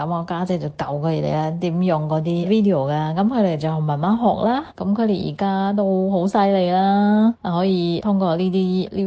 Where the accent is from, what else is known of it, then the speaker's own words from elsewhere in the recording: Singapore; 對我哋新加坡人嚟講咧